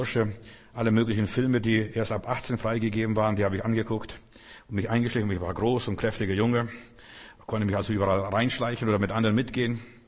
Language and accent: German; Bavaria, Germany; ich bin ja in Bayern groß geworden.